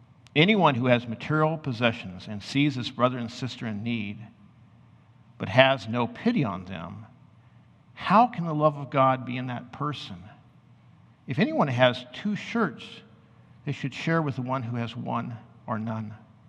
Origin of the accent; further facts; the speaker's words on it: Topeka, Kansas, United States; Now, I grew up in Topeka, Kansas.